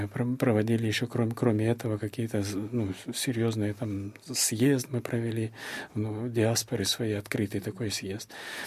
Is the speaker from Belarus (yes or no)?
no; Chechnya, Russia; я говорил, что я чеченец